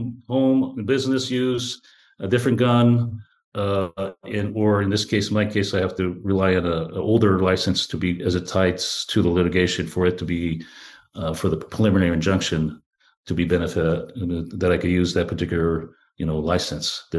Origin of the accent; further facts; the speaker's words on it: Washington, United States; in the state of Washington, my home state, is like $35